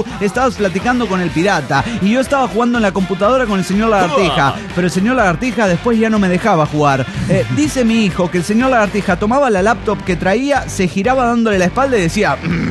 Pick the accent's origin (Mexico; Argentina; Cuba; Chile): Mexico; Cuajimalpa, Mexico City; de Cuajimalpa, DF mexicano.